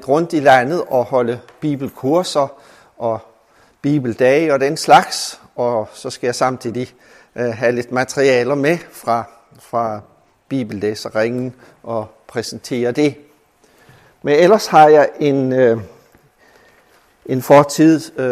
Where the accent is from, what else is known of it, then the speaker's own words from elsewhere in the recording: Randers, Central Denmark Region, Denmark; Jeg kommer fra Randers. … Jeg er pensionist nu